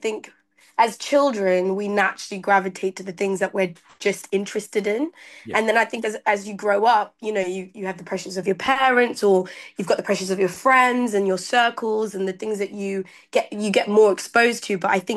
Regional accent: Milton Keynes, South East England, United Kingdom; I grew up in Milton Keynes. So went to private school in Kent Hill, went to private school in Bradford Village, went to Broughton Manor

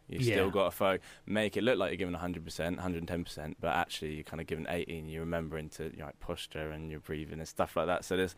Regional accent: Portsmouth, South East England, United Kingdom; born there; because it was obviously being a hometown festival, because I was born in Portsmouth.

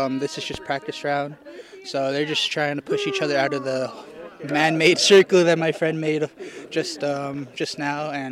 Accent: Canada; My clan is from the Wolf Clan. I'm from the Shapinizak First Nations.

